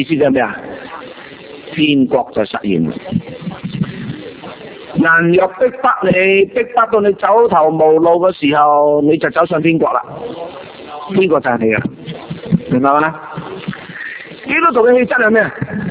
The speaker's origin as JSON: {"language": "Cantonese", "region": "Guangdong", "country": "China", "said": "所以我哋廣東人叫鹽叫做咩噶？"}